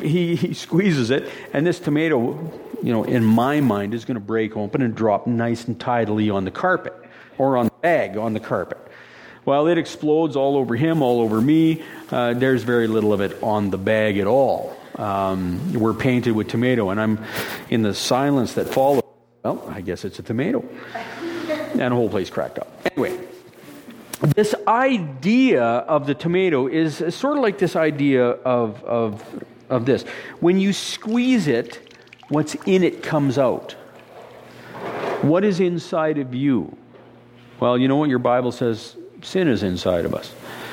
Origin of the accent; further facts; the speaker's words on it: Saskatoon, Saskatchewan, Canada; And then I said, well, I came from Saskatoon, Saskatchewan.